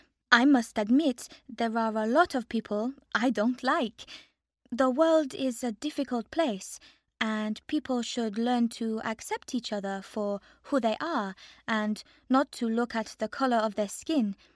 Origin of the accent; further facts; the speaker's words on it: China; I come from China, and here is my opinion.